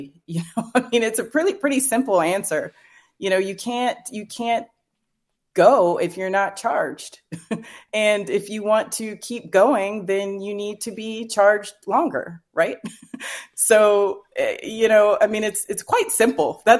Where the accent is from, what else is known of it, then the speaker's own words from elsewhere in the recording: Indiana, United States; you just think about, I'm from Indiana, so I think about the Indy cars, right?